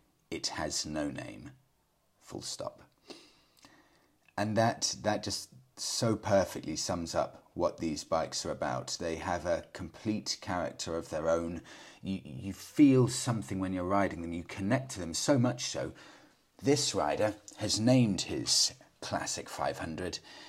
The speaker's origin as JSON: {"language": "English", "town": "Chennai", "region": "Tamil Nadu", "country": "India", "lives_now": "United Kingdom", "said": "I'm from India. Living in the UK, I have fond memories of seeing this beauty in India, in the Indian countryside and cities."}